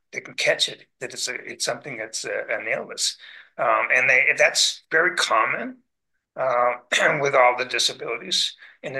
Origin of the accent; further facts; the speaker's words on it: United States; because I come from the United States